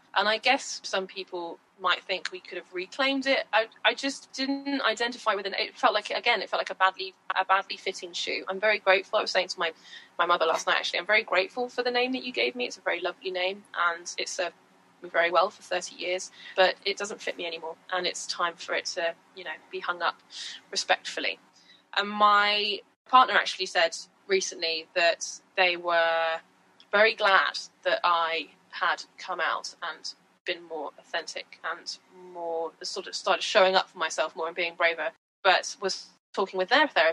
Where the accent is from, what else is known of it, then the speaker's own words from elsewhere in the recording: Wales, United Kingdom; But I am from Wales